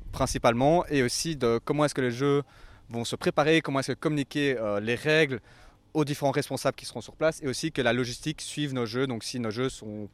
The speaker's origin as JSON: {"language": "French", "country": "Belgium", "lives_now": "France", "said": "je viens de la Belgique, donc j'arrive dans un univers que je connais sans connaître"}